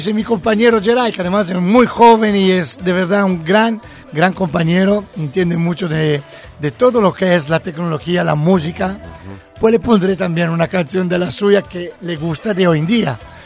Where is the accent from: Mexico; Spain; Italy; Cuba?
Italy; Lombardy; Spanish is a second language; Yo soy del lago de Varese, lago de Como.